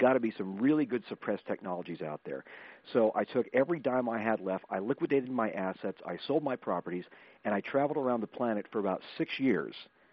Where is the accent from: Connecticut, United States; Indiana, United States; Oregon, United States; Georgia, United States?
Oregon, United States; Portland; And I'm from the Pacific Northwest, Portland, Oregon